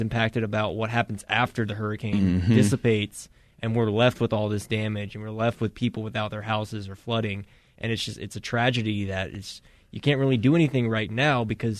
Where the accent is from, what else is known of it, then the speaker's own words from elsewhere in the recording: Alabama, United States; I grew up in Alabama, and so, like, tornadoes are, like, totally a thing that we've dealt with all the time.